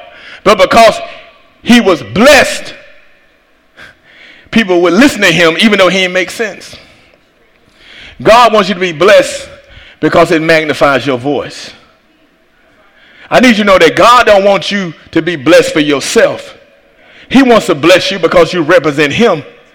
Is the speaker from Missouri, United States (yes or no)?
no; Atlanta, Georgia, United States; I've got to go for the Falcons. I'm from Atlanta.